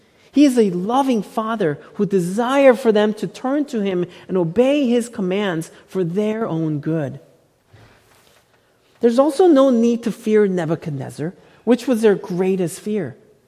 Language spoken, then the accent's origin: English; South Korea; When I was growing up in Korea, making wise life decisions was taught at an early age.